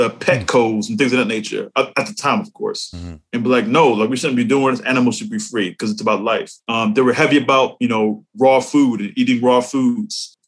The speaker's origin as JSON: {"language": "English", "region": "New York", "country": "United States", "tie": "born or raised there", "said": "me being born and raised in New York, although I've been coming to Philadelphia since I was a kid, because I have family"}